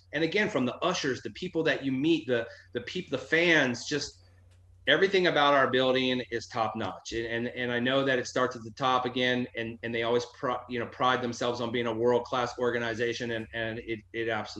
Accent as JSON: {"language": "English", "region": "Washington, D.C.–Baltimore area", "country": "United States", "tie": "born or raised there", "said": "I grew up in the Washington, D.C., Baltimore metro area."}